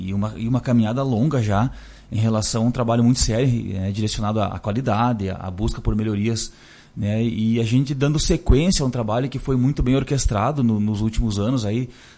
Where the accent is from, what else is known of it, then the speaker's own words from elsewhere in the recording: Lagoa Vermelha, Rio Grande do Sul, Brazil; Então eu sou natural aqui de Lagoa Vermelha, né? Lá de Santa Luzia, do interior